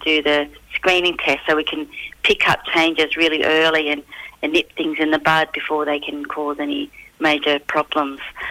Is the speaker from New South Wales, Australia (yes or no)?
yes; Port Stephens, New South Wales, Australia; So I'm a Warramai woman from Port Stephens area, which is just north of Newcastle in New South Wales, so beautiful part of the world.